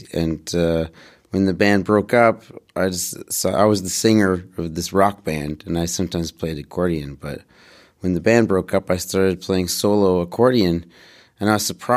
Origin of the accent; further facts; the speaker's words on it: Vancouver, British Columbia, Canada; I grew up in Vancouver in a Jewish house, but not a Orthodox Jewish house, in a neighborhood that wasn't Jewish.